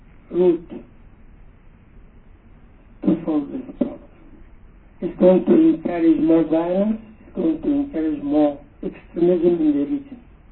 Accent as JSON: {"language": "English", "country": "Palestine", "said": "We are as Palestinians, and I think everybody in the political landscape in the Palestinian territory are"}